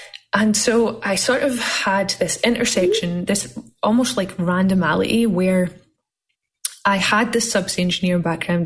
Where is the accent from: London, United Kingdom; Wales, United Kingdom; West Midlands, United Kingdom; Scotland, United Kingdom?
Scotland, United Kingdom; now in Los Angeles, United States; So I live in Los Angeles, but I'm from Scotland. I've been in America for about 15 years or so. My accent has gotten worse. It's gotten stronger. It stays with me. It will not leave.